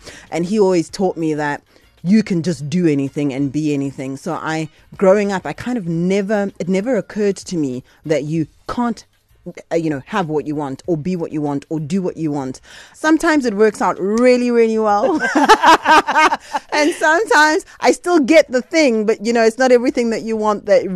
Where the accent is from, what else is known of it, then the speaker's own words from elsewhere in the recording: KwaZulu-Natal, South Africa; I am a KZN girl. I was born and raised in KwaZulu-Natal.